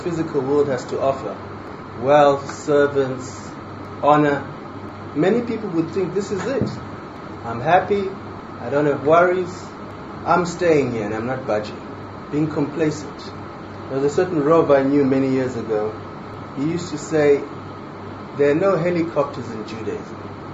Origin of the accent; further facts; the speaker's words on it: Eswatini; I was brought up in circumstances in Swazi royalty, Southern Africa, circumstances that were hardly conducive to becoming a Jew.